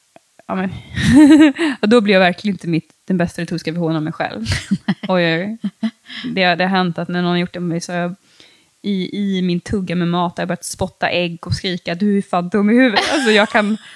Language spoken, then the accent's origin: Swedish; Sweden; alltså jag är liksom uppvuxen i Sverige